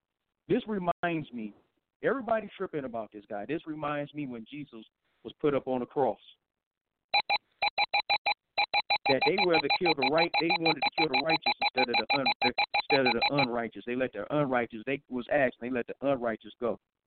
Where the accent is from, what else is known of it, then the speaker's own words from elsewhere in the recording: South Bend, Indiana, United States; I'm from South Bend, Indiana, and which is right outside of Chicago.